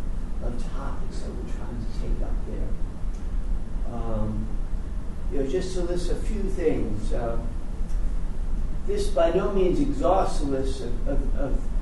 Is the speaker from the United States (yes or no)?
yes; New York, United States; But, as they say in New York, and I am from New York, if you haven't figured that out already.